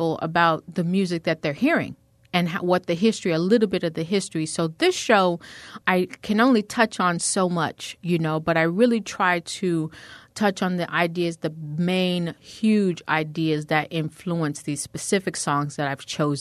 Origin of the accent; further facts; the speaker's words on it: St. Louis, Missouri, United States; he was going through my hometown, which is St. Louis, Missouri, and looking at the Mississippi River